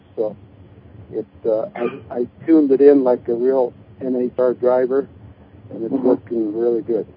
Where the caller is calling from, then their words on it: Canada; I'm just north of Montana in the Rocky Mountains here, so...